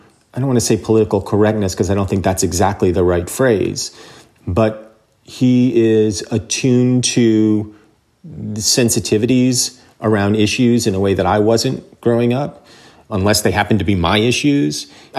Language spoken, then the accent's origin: English; New Jersey, United States; are better citizens than the people that I grew up with in New Jersey in the 1980s.